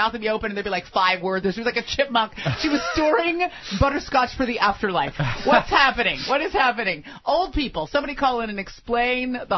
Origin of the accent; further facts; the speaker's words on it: San Francisco, California, United States; And I grew up in San Francisco. When you turn 18, you get 3 gay friends in a Prius.